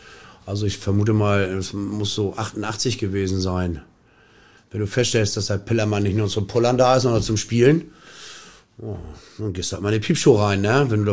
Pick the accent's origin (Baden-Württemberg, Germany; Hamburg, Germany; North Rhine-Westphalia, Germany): Hamburg, Germany; born there; Ich bin in Hamburg geboren, als Sohn eines Oberstudienrats und einer Krankengymnastin.